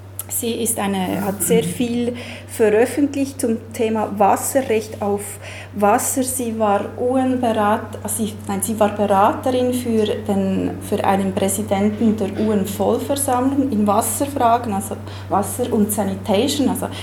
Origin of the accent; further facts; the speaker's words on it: Bern, Switzerland; mein Deutsch ist nicht ganz fließend. ja, ich bin aus Bern.